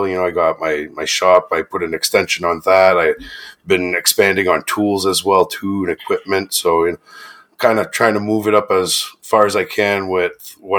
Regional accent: Clare, New Brunswick, Canada; I'm from Clare, New Brunswick. It's a little parish that's lost in the middle of nowhere, up on the northern Maine border, right across from Fort Kent, Maine.

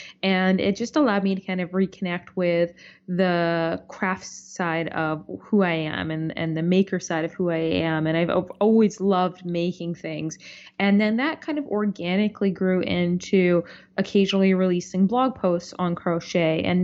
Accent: Toronto, Ontario, Canada; when I was growing up in Toronto, my mom was actually a knitting instructor at a local yarn shop in the city.

